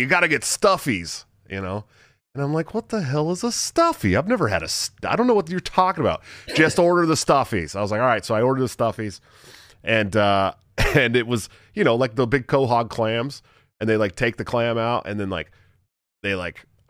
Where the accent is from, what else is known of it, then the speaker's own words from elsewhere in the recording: California, United States; And I've had lobster, you know, I'm from California. So it's like we have lobster too, but it's nothing like the East Coast lobster.